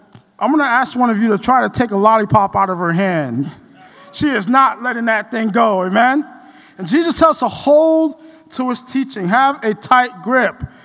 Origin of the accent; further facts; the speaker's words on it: Guyana; also born or lived in St. Lucia; now in United States; I'm actually from Guyana. I was born in St. Lucia, but I grew up in Guyana before I came to the United States.